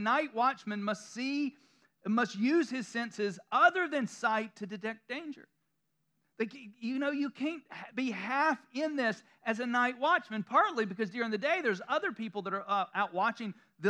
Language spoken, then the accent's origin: English; the South, United States; accent: southern; My southern accent came out real big right then. I am from the south.